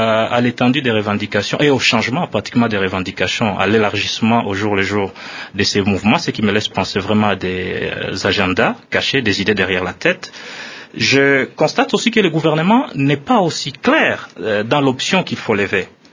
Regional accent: DR Congo; Nous tous nous souhaitons que notre diplomatie fasse des progrès, puisque nous sommes des Congolais.

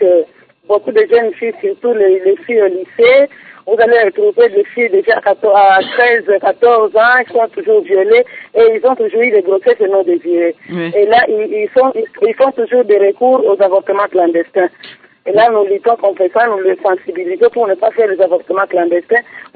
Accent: Uvira, South Kivu, DR Congo; comme ici chez nous à Uvira, qui est la porte d'entrée de toutes les guerres qui se passent au Congo

